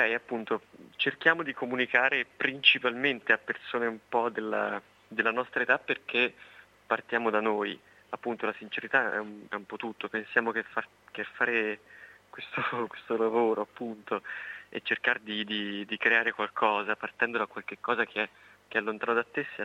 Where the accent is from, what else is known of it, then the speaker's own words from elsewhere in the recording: Livorno, Tuscany, Italy; Siamo di Livorno, sì, di teatro